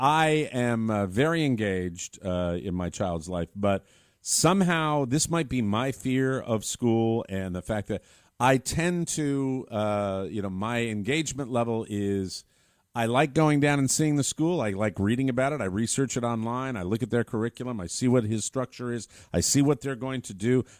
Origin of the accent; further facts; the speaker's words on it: Ireland; Because you know, I'm Irish.